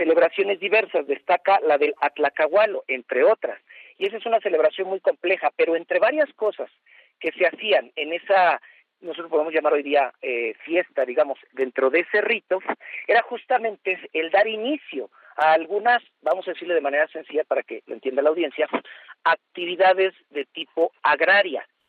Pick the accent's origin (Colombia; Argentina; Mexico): Mexico; se arraiga dentro de los platillos endémicos de nosotros como mexicanos, como nuestra cultura.